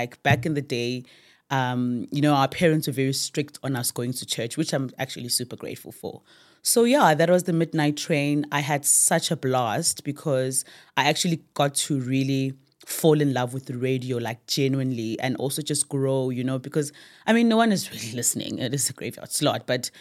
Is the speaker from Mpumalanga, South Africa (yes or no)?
yes; Emalahleni, Mpumalanga, South Africa; I was born in Emalahleni. It's a small town in Witbank. And I am the last born of my parents. I was raised by my grandmother.